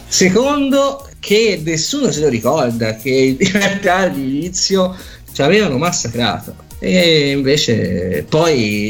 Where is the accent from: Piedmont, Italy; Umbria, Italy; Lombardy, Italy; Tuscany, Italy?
Tuscany, Italy; Viareggio; io sono di Viareggio, no?